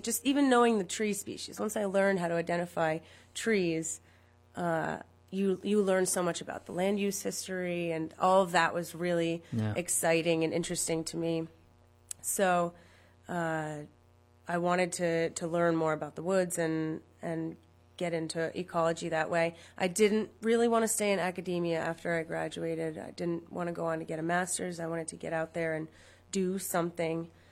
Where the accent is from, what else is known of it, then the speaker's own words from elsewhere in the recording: Greenville, New York, United States; I grew up in Greenville.